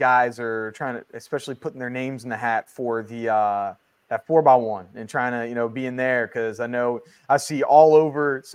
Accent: Philadelphia, Pennsylvania, United States; so since I'm from Philly, I ran in a couple times in middle school, high school, college, a few times.

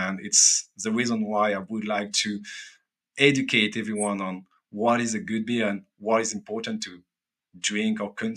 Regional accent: France; accent: French; English is a second language; speaking with my French accent about yeast, about beer, about wine cider.

